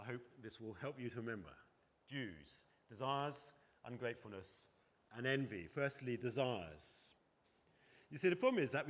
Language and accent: English; England, United Kingdom; But I'm English, and most of you are English